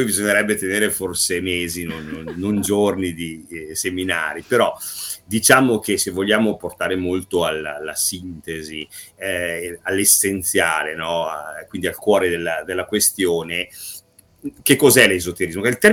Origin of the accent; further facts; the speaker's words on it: Lombardy, Italy; come si dice dalle mie parti, io sono lombardo